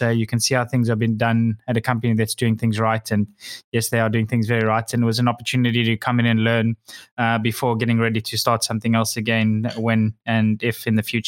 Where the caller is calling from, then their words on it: Cyprus; I'm actually in Cyprus